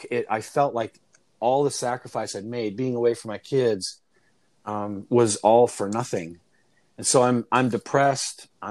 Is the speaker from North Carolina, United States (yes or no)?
no; Utah, United States; And I think growing up in Utah and having a farm and being resourceful and working with tools when I was younger, I've never felt limited.